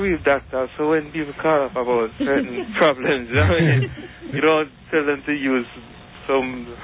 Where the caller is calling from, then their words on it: Bronx, New York, United States; Yeah, I'm calling from the Bronx.